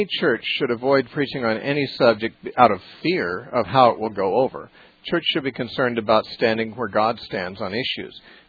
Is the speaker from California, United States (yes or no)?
yes; Santa Cruz, California, United States; We're going to talk next to Brian from Santa Cruz, California, my hometown.